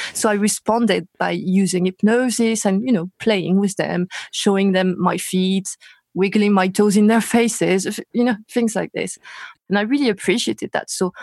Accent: Paris, Île-de-France, France; English is a second language; moved away; Paris, France.

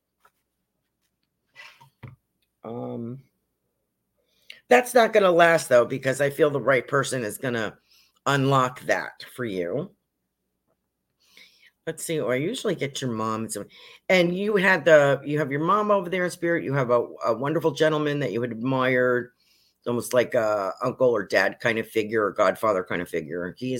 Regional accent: New York, United States; Let me tell you, I was originally from New York State and I thought it was snowy there.

